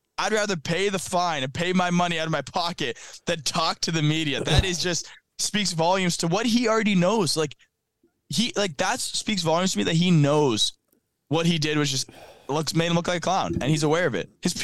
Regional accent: Canada; I'm Canadian, you're Canadian.

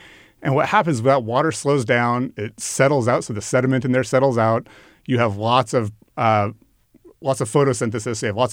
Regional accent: Idaho, United States; now in California, United States; I grew up in North Idaho fishing.

